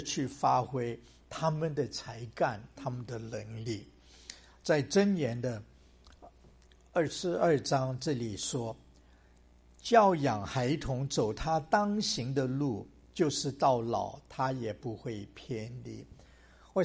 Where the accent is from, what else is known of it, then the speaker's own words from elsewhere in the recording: Hong Kong; also born or lived in China; 我还记得当我在香港长大的时候，我记得我的父亲他工作的非常的殷勤非常的辛苦，因为那时候我们刚从国内去到香港